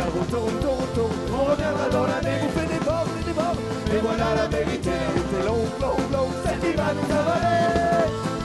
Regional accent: Grenoble, Auvergne-Rhône-Alpes, France; on vient de Grenoble

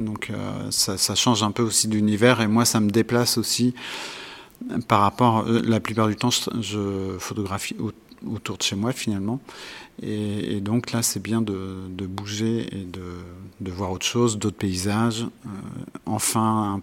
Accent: Nantes, Pays de la Loire, France; je viens de Nantes, de Rosé même exactement, et je suis photographe.

